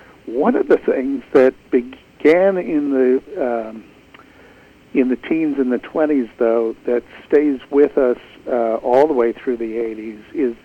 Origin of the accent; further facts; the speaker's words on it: Detroit, Michigan, United States; And then, then for many cities, I'm from Detroit, which might be a paradigm of this